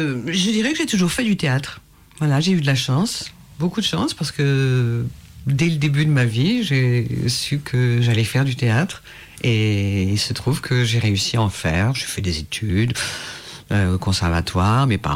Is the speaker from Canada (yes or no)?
no; Marseille, Provence-Alpes-Côte d'Azur, France; born there; moved away as an adult; Je suis né à Marseille. J'en suis parti très tôt, dans les années, il y a quelques années. J'avais une vingtaine d'années à peu près